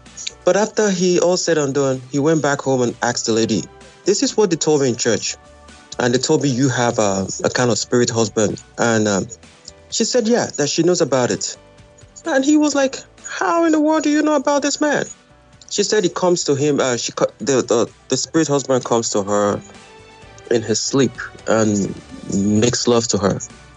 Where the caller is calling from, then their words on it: Michigan, United States; And I'm calling from Michigan.